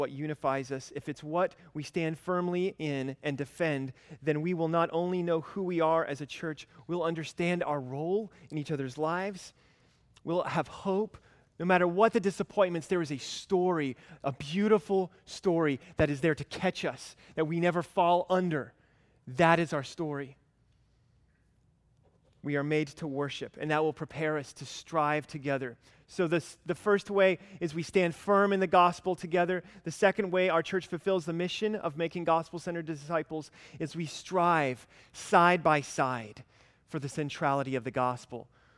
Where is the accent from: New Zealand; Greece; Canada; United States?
United States; Alabama; As a middle school kid growing up in Alabama